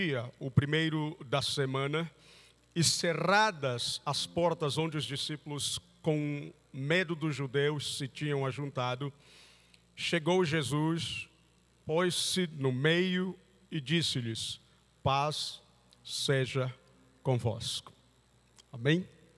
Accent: Angola; moved away; estou falando da realidade do meu país, da onde eu cresci, da onde eu vim. E o único meio para sair de Angola naquela época era fugindo

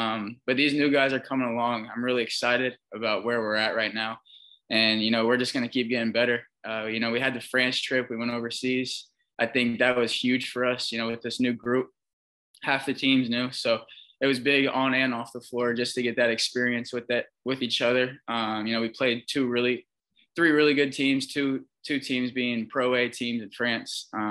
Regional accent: Columbus, Ohio, United States; I'm from Columbus, Ohio, so I got to say Dayton.

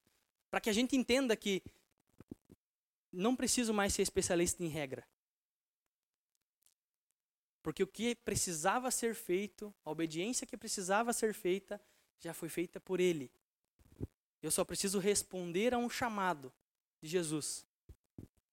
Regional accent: Rio Branco, Acre, Brazil; E, bom, eu sou de Rio Branco, nunca tive costumes assim, tipo etiqueta.

